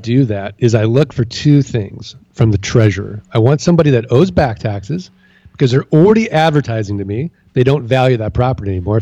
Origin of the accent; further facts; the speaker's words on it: St. Louis, Missouri, United States; Well, Pat, I'm from St. Louis, Missouri. I'm from the Show Me State. I don't believe him.